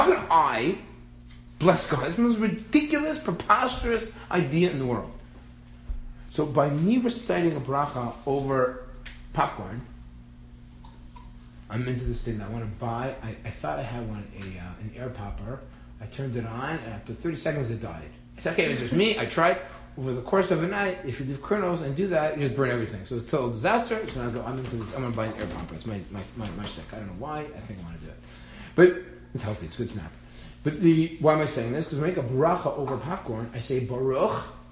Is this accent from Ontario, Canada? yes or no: yes; Toronto, Ontario, Canada; I grew up in Bathurst Manor.